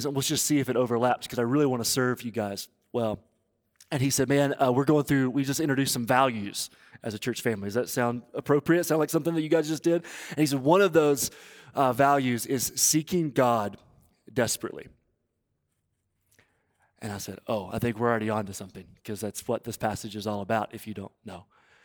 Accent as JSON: {"language": "English", "region": "Tennessee", "country": "United States", "tie": "born or raised there", "said": "I grew up in East Tennessee, and family experiencing material poverty and abuse"}